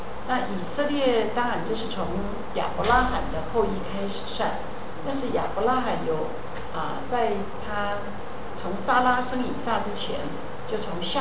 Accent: China; 我们中国人，我们又可以叫华人，又可以叫唐人，又可以叫汉人

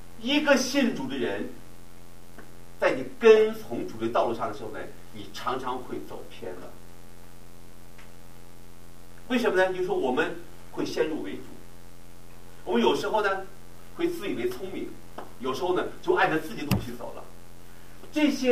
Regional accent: China; 我们中国人一想说啊

